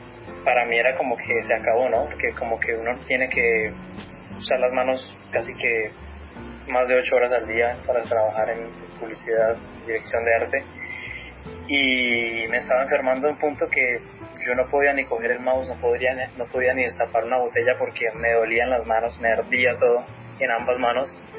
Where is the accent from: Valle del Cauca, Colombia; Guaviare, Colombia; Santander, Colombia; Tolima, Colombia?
Santander, Colombia; Bucaramanga; moved away as an adult; also born or lived in Bogotá; yo crecí en Bucaramanga, estudié en Bucaramanga y apenas me gradué me llamaron a Bogotá.